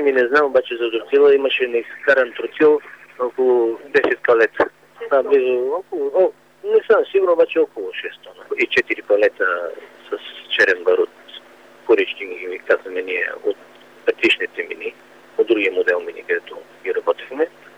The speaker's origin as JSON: {"language": "Bulgarian", "town": "Montana", "region": "Montana Province", "country": "Bulgaria", "said": "Ние сме от Монтана. Ние пътуваме на първа смена, ставаме в 4.30 5 часа тръгваме от Монтана"}